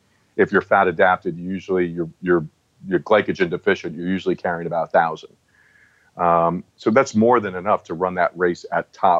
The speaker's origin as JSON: {"language": "English", "region": "New Jersey", "country": "United States", "said": "I'm from New Jersey, and I was so afraid."}